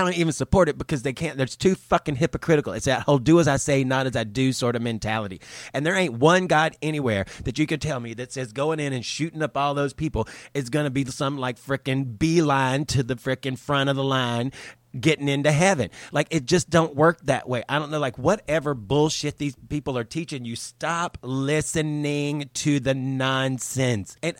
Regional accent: Southern US, United States; now in Hollywood, United States; I know from experience, because I'm Southern. I grew up in the South.

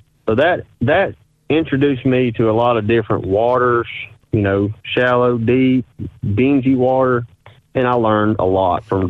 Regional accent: Alabama, United States; as you can tell with my accent

